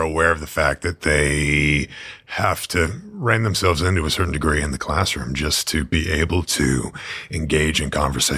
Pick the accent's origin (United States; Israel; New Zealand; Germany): United States; Maine; I grew up in Southern Maine and I watched a lot of movies and my parents are interested in movies.